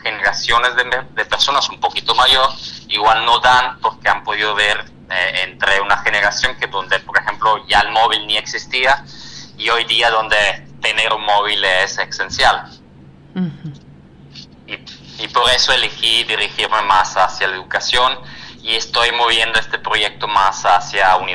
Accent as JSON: {"language": "Spanish", "country": "Italy", "lives_now": "Guadalajara, Mexico", "said": "yo soy artista italiano, pero ahora me ubico como de base en Guadalajara"}